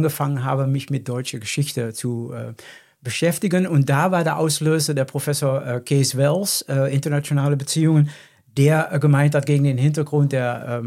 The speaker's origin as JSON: {"language": "German", "region": "Overijssel", "country": "Netherlands", "tie": "born or raised there", "second_language": "German", "said": "Es gab in meiner Heimat Twente zum Beispiel verschiedene Familien in meinem Dorf auch"}